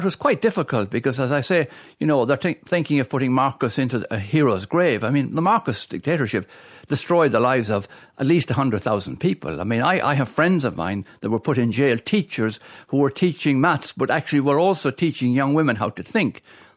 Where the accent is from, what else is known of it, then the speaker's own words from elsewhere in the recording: Ireland; I come from Ireland.